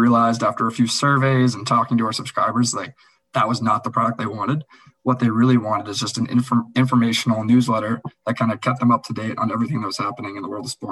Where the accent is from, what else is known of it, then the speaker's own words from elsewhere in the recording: Boston, Massachusetts, United States; So I'm from Boston, he's from New York